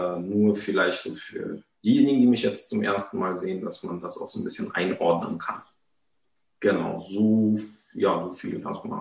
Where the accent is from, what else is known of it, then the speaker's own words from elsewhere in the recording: Kyiv, Ukraine; now in Germany; Kiew wird bombardiert. Und das war für mich erstmal ein Schock, weil es auch meine Heimatstadt ist